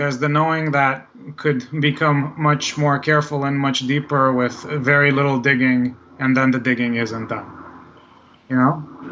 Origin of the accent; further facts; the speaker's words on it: Israel; so as you know, I'm originally from Israel